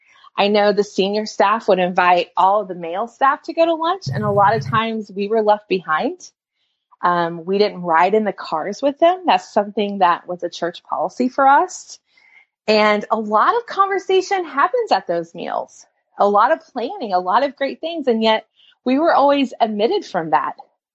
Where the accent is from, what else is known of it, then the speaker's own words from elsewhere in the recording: Midwest, United States; now in Atlanta, United States; You know, I grew up in the Midwest on a farm, and we did everything that the boys did